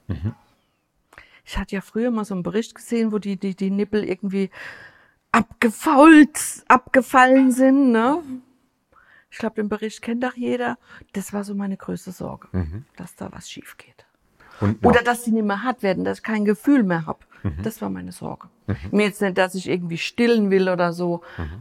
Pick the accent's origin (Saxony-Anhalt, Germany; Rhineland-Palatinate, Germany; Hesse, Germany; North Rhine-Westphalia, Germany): Rhineland-Palatinate, Germany; Wir sind ja Pfälzer, wir sehen ja sowieso alles ein bisschen mit mehr Humor als alle anderen.